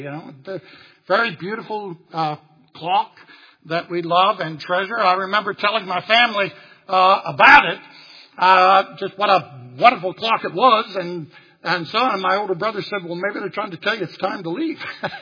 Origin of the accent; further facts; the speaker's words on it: Pennsylvania, United States; I said, no, sir, I was born in Pennsylvania. Well, did you grow up in the South? No, sir, I grew up in Pennsylvania, too.